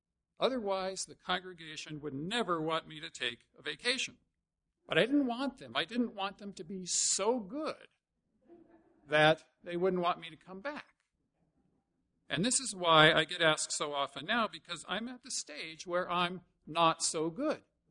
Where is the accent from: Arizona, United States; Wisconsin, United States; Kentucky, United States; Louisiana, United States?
Arizona, United States; now in California, United States; Now, even though I grew up in Arizona and I should have expected this, it bothered me a lot, because I had just come back from 12 years in California